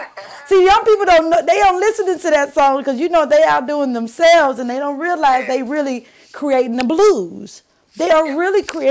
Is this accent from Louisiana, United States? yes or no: yes; Louisiana, United States; I grew up with that. I'm from the South. I'm from Louisiana.